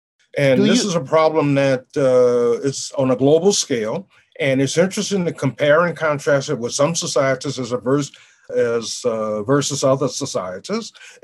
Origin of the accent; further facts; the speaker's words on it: New Orleans, Louisiana, United States; Now, I grew up in a world in New Orleans. I grew up in Jim Crow.